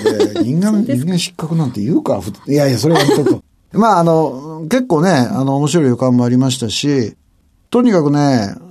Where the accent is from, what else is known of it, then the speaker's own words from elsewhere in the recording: Suwa, Nagano, Japan; born there; まあ私は長野県の諏訪で生まれてね、はい、子供の頃から谷川岳で遭難がありましたとかね